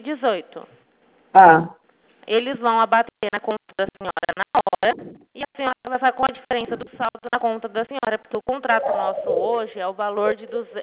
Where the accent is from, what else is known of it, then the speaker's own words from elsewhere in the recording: Araçatuba, São Paulo, Brazil; Eu sou de Araçatuba.